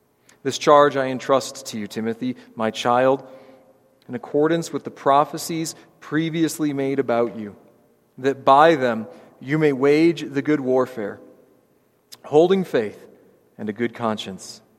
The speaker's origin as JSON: {"language": "English", "region": "Illinois", "country": "United States", "said": "I'm from the Midwest, I'm from Illinois"}